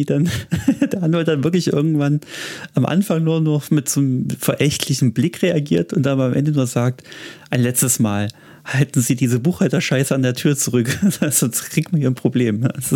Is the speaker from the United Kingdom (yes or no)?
yes; England, United Kingdom; Man muss ja als Engländer auch irgendwo relatable bleiben